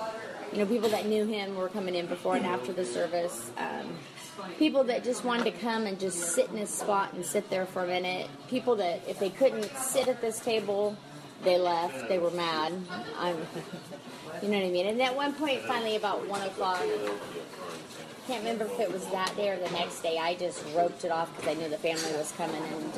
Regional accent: Memphis, Tennessee, United States; I'm from Memphis.

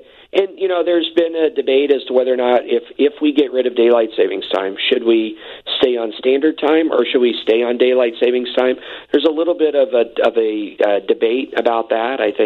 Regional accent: Terre Haute, Indiana, United States; I grew up around the Terre Haute area where my grandparents lived on the Illinois side of the border, and so half the year we were hour off and half the year it was the same.

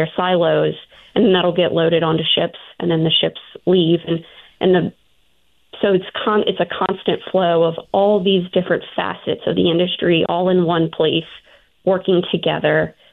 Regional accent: St. Bernard, Louisiana, United States; And I grew up in St. Bernard, very close to the actual Violet Terminal.

